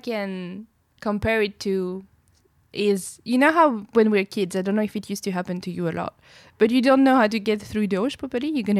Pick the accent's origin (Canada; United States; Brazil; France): France; Strasbourg, Grand Est; I come from Strasbourg, so.